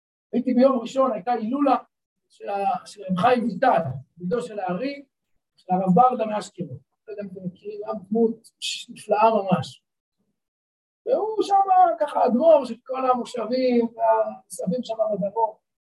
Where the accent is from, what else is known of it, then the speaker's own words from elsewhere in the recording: Beit El, West Bank, Palestine; אני גדלתי בבית אלבית. דוסים, באמת, יש לי רק הכרת הטוב. גדלתי שם סביב הישיבה, באמת נפלא.